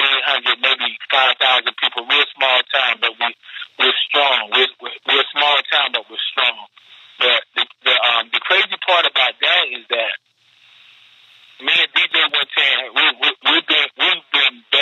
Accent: North Carolina, United States; now in Georgia, United States; He's from Detroit, I'm from North Carolina, we both live in Georgia.

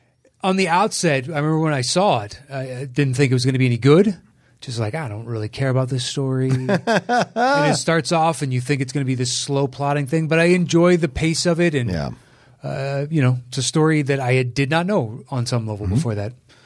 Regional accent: Nashville, Tennessee, United States; born there; Even though like I was born in Nashville, all my family, my mom's side of the family is about 90% in Nashville.

